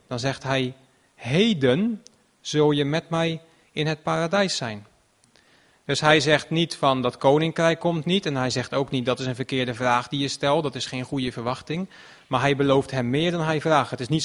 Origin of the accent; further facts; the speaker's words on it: Rotterdam, South Holland, Netherlands; ik kom uit Rotterdam, ik ben een burger van Rotterdam.